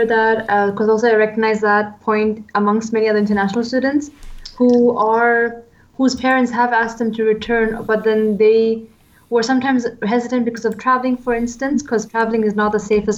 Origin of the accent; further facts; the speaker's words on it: Austria; English is a second language; I'm from Austria